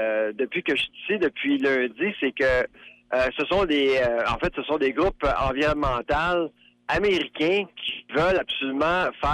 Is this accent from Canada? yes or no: yes; Canada; en tant que Canadien, je suis seul Canadien sur le programme là pour donner une conférence ici.